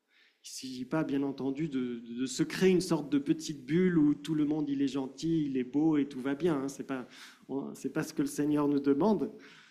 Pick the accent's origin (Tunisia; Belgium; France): France; En tant que Français, hein, on est aussi champion en général pour voir ce qui ne va pas.